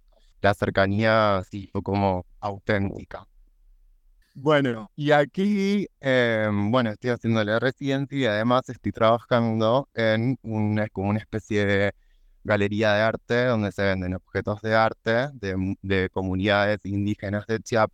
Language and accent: Spanish; Argentina; en donde la estructura social es también totalmente distinta a la nuestra como argentinos